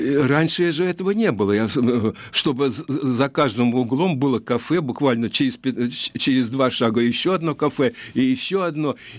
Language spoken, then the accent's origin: Russian; Moscow, Russia; Да, вы знаете, я очень люблю центр, потому что я вырос